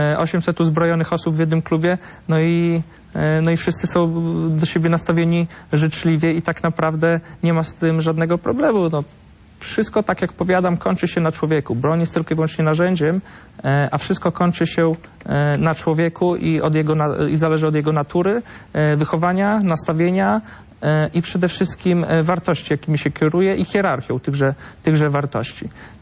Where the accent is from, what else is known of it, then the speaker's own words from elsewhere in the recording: Podlaskie Voivodeship, Poland; Ja pochodzę z Podlasia